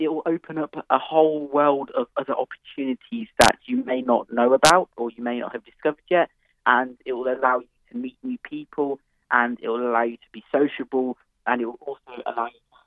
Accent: Birmingham, West Midlands, United Kingdom; I'm 19. I'm a student and I'm from Birmingham.

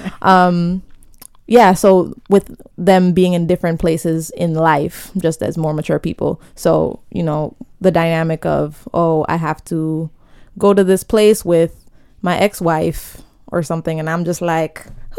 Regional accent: Jamaica; And then you have my family. We're from Jamaica.

